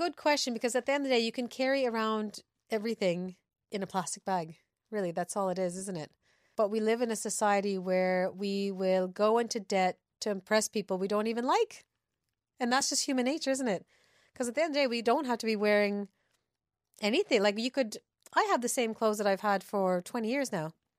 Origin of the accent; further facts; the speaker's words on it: Vancouver, British Columbia, Canada; now in Dublin, Ireland; I'm originally from Vancouver, BC, Canada.